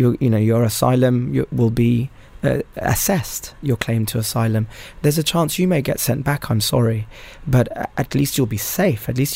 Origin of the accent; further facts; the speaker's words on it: Sudan; English is a second language; I spoke to him in Arabic. I'm from Sudan.